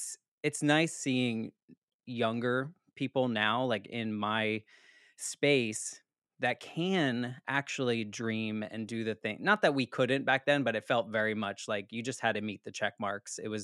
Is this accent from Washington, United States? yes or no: no; Boston, Massachusetts, United States; I'm from the Boston area too